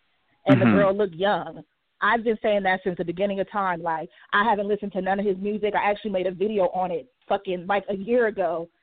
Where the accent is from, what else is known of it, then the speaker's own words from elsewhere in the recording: Long Beach, California, United States; now in Las Vegas, United States; I'm from Long Beach, but I live in Vegas.